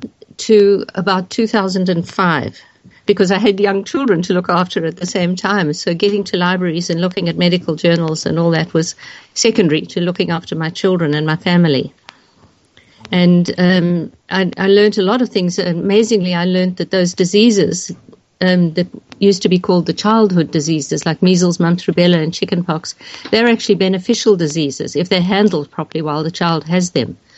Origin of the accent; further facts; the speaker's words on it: South Africa; born there; Well, I was born in South Africa a long time ago.